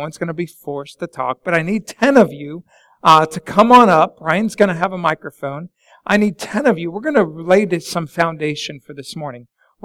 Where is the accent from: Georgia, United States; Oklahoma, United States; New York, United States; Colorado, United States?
Colorado, United States; Denver; I grew up in Denver, and I loved having to look out the window